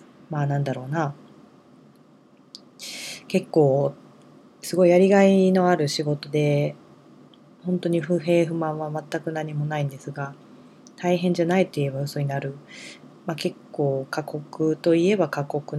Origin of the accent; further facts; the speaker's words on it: Nara, Japan; まあ、地元の奈良でアートイベント、アートプロジェクトをしている事務局に今も勤めています。